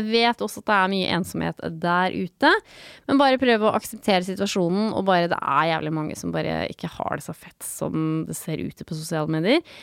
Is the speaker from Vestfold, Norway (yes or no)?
yes; Vestfold, Norway; Så da bestemte vi oss for å ta en natt hjemme I Vestfold.